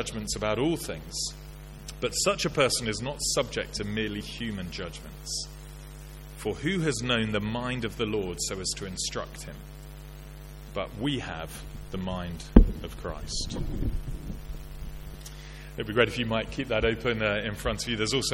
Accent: United Kingdom; It's just because we're British and we're not very good with emotions

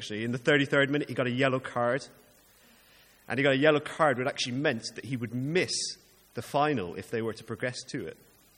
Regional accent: Ireland; This is more because I'm an Irish man

